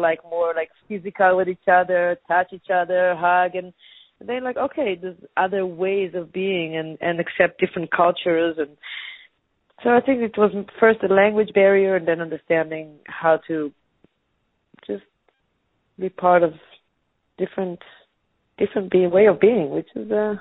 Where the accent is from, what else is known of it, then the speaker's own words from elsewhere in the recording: Tel Aviv, Tel Aviv District, Israel; moved away; I came from Israel, from Tel Aviv, from the big city